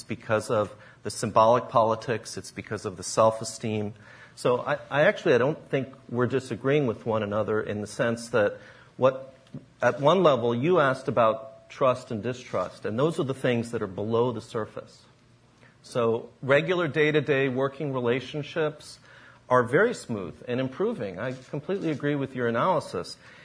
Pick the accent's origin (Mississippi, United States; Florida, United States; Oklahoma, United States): Oklahoma, United States; or I'm from Oklahoma, so Texas.